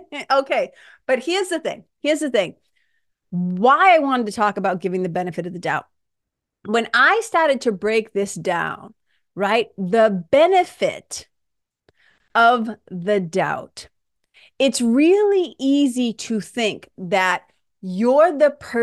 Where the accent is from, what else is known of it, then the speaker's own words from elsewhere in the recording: Lawrence, Massachusetts, United States; also born or lived in Boston; I'm a kid from Lawrence, Mass. I'm a kid from Boston, okay?